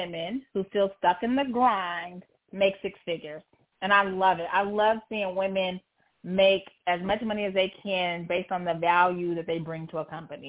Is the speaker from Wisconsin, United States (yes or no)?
no; Oregon, United States; now in Dallas, United States; I am originally from Oregon. And I'm living in Dallas, Texas now. I've been here about 16 months